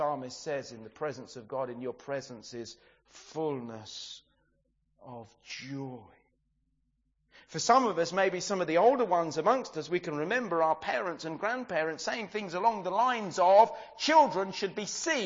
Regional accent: United Kingdom; After all, we are British.

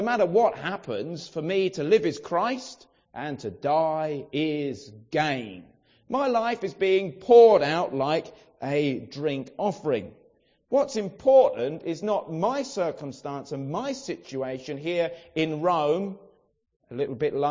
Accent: Brighton, South East England, United Kingdom; I grew up in Brighton, and God is not on the agenda for many people in Brighton. And so you grow up not going to church.

